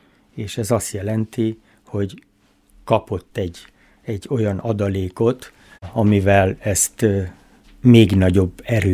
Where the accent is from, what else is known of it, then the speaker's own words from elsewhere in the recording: Miskolc, Borsod-Abaúj-Zemplén, Hungary; Miskolcon születtem, ez nyilvánvaló, de külvárosi gyerekként.